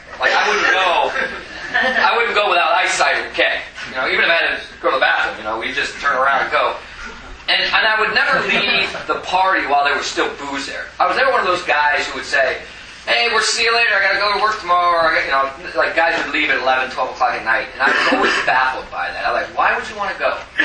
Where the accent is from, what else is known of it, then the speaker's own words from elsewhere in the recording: Stockton, California, United States; I grew up in California. Grew up in this town called Stockton, California